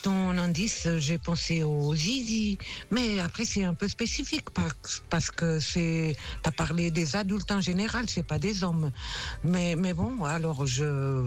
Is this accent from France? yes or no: no; Portugal; mais après, chez nous, au Portugal, on dit que plus petits sont les sardines et les femmes, meilleures elles sont.